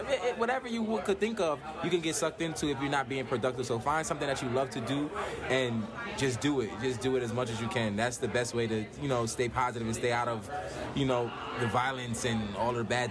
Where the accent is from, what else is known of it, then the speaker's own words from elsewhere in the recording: Brooklyn, New York, United States; Well, I grew up in Brooklyn, New York, so in Brooklyn, violence is everywhere.